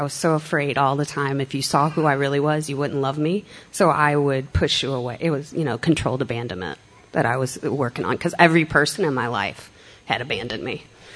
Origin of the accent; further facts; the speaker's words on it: Texas, United States; I'm going to pack up my car and move to Austin because I was originally from Texas.